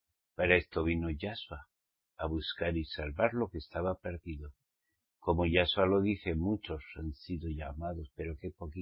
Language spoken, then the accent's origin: Spanish; Spain; born there; Yo hablo español y soy español. Al menos nací en España. Mi mamá me parió en España.